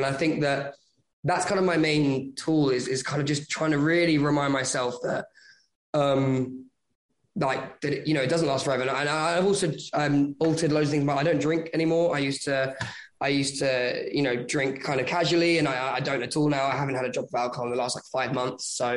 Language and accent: English; United Kingdom; but I'm like, yeah, no, of course, I'm British.